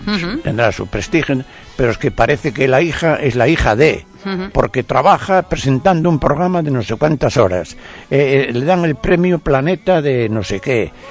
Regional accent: Spain; tal como somos los españoles

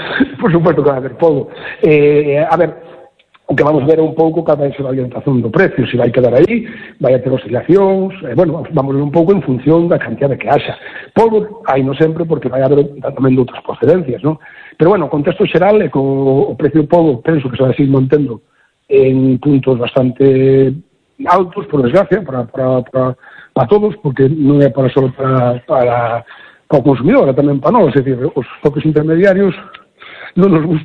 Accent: Galicia, Spain; forma parte do noso ser como galegos

